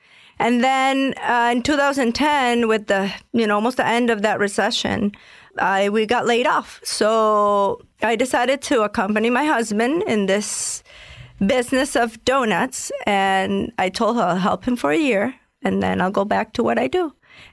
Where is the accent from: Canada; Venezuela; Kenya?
Venezuela; moved away as an adult; also born or lived in Milwaukee, United States; now in Atlanta, United States; Well, I came from Venezuela in 1999. I came to do my master's in architecture in the University of Wisconsin in Milwaukee, and I met my husband.